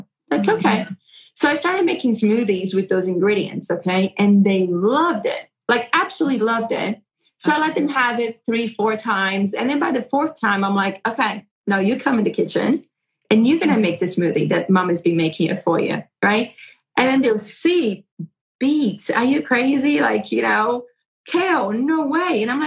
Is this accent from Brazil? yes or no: yes; Brazil; growing up in Brazil, our plate is very colorful.